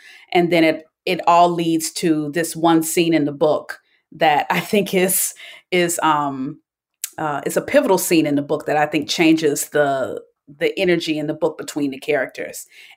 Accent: Atlanta, Georgia, United States; I hail from Atlanta, Georgia. So Tayari Jones is a household name as far as I'm concerned.

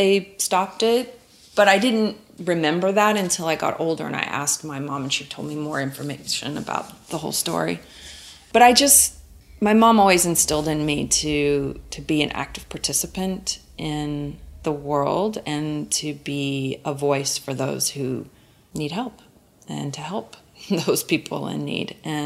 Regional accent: Oklahoma, United States; I mean, I'm from Oklahoma and I grew up in nature.

